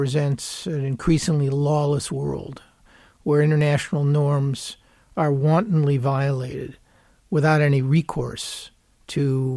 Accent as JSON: {"language": "English", "country": "United States", "said": "Again, I care most about the United States as an American."}